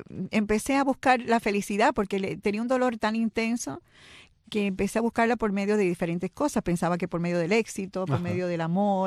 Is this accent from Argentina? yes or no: no; Fajardo, Puerto Rico; born there; Y yo como boricua también, o sea, me puede sacar de Puerto Rico, pero no me puede sacar a Puerto Rico.